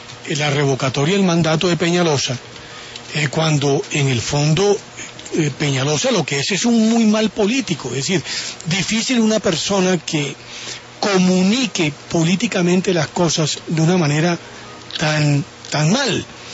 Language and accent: Spanish; Bogotá, Colombia; lo digo más bien es como bogotano